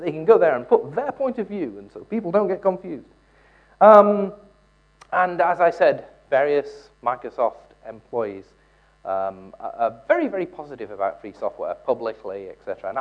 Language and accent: English; England, United Kingdom; Being English, of course, I'm very good at that.